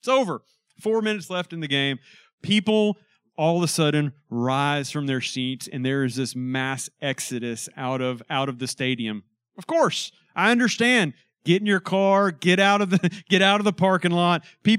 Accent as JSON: {"language": "English", "town": "Houston", "region": "Texas", "country": "United States", "tie": "born or raised there", "said": "I grew up in Houston, real close to the stadium."}